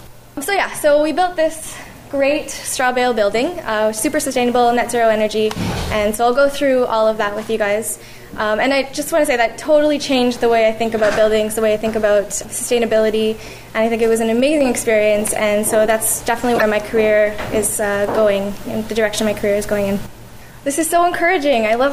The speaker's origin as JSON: {"language": "English", "region": "Ontario", "country": "Canada", "moved": "yes", "lives_now": "Vancouver, Canada", "said": "I come from Ontario. I just moved out here about 6 months ago to try and be a part of this wonderful green movement that Vancouver is so well known for."}